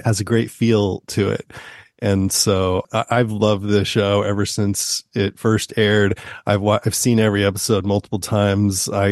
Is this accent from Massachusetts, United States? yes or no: no; California, United States; I'm from California, so I wanted to see what the East Coast was like.